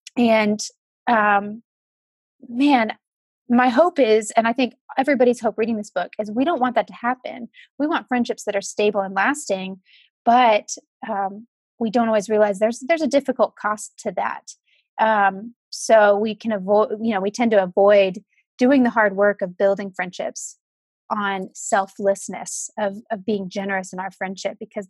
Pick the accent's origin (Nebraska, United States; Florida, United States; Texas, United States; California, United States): Texas, United States; Houston; growing up in the Houston area, I feel like you get kind of spoiled by really great Mexican and Tex-Mex food.